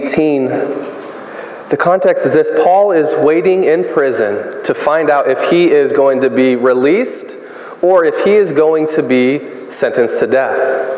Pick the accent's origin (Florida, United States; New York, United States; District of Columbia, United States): New York, United States; I'm from New York. We have good pizza in New York.